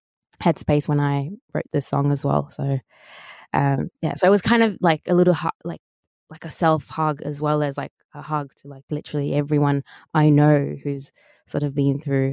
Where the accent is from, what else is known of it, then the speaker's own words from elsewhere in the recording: Sydney, New South Wales, Australia; So like, obviously I moved very, very young and I grew up in Sydney, Western Sydney.